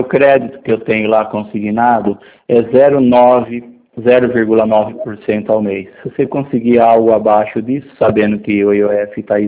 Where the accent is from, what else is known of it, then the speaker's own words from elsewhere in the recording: Araras, São Paulo, Brazil; Eu sou de Arara.